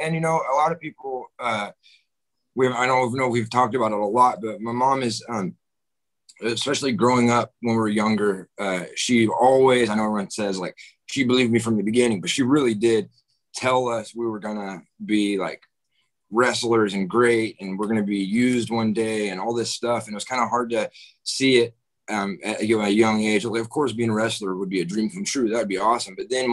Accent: Lake Dallas, Texas, United States; Growing up in Lake Dallas, remember a billboard on I-35 just past the catfish farm

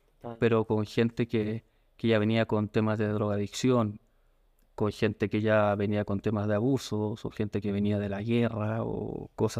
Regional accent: Santiago, Santiago Metropolitan, Chile; born there; Nací en Santiago de Chile, la capital.

